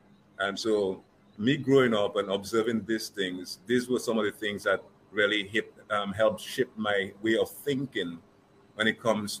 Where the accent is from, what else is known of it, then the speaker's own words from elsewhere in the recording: Dominica; My experience growing up in the rural parts of Dominica, that's in Bells. And I also had experience growing up in Fonkoli, that's in Tongue, Rosa North.